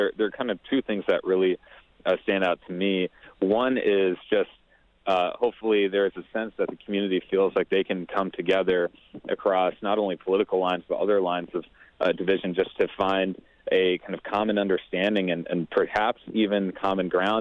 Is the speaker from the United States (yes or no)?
yes; Wisconsin, United States; The one that's most meaningful is my home state of Wisconsin, and I'm actually calling from here in Brookfield, Wisconsin, right now.